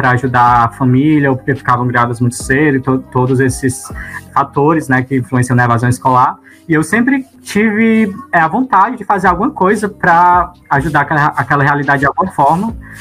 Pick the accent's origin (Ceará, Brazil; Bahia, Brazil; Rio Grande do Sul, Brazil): Ceará, Brazil; Santa Quitéria; now in Fortaleza, Brazil; Eu tenho 19 anos, sou natural da cidade de Santa Quitéria, no Ceará, e atualmente estou morando em Fortaleza, por conta da universidade.